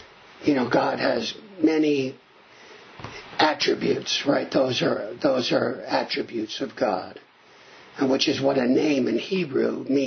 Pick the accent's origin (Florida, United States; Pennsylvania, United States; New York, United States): Pennsylvania, United States; Philadelphia; born there; Well, I was born in Philadelphia, so...